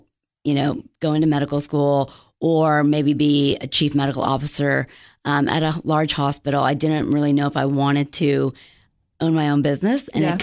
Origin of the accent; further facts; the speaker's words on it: Clarksville, Tennessee, United States; born there; I was born in Clarksville at Fort Campbell when my father was in the Army as a military captain.